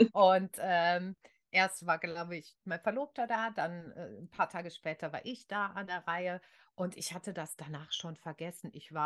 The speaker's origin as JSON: {"language": "German", "region": "Rhineland", "country": "Germany", "said": "Bei uns im Rheinland war dann auch Karneval."}